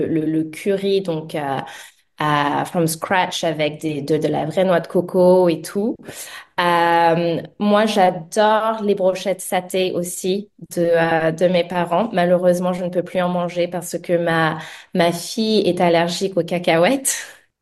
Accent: France; moved away as an adult; now in Australia; moi j'ai quitté la France en 2010. Et à la base, c'était pour faire mon semestre à l'étranger.

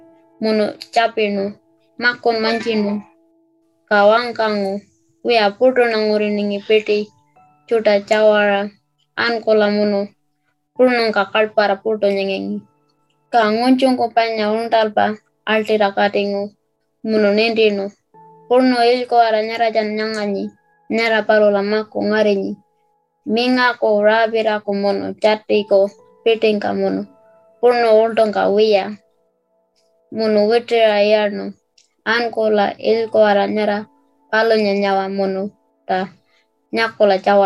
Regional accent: Australia; and I am from Tichikala and I am living on Aranda country.

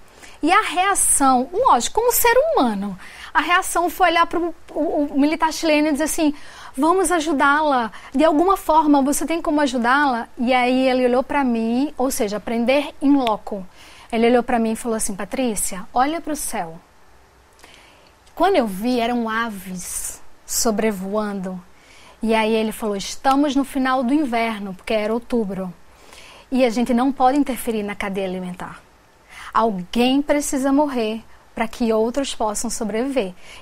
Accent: Recife, Pernambuco, Brazil; eu sou do Recife, né? É o Nordeste do Brasil. Eu vivo num lugar extremamente quente.

